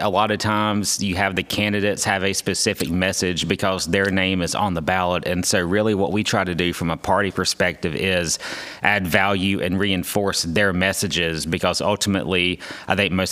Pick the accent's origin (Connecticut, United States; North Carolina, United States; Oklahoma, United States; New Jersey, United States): North Carolina, United States; I grew up in North Carolina. I'm a lifelong North Carolinian, and I've lived all over the state working campaigns and working in media as well.